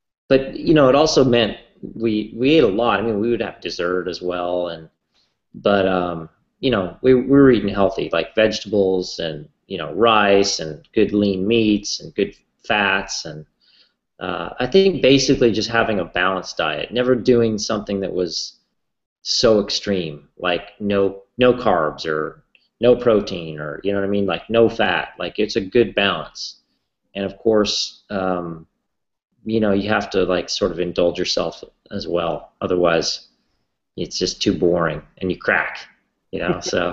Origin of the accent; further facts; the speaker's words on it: Montana, United States; we were going up some big climb where I grew up in Montana, and I dropped them all.